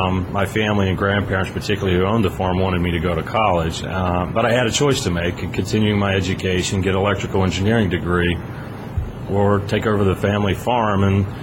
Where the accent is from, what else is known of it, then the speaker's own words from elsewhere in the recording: Pennsylvania, United States; South Central Pennsylvania. I grew up in the middle of farm country.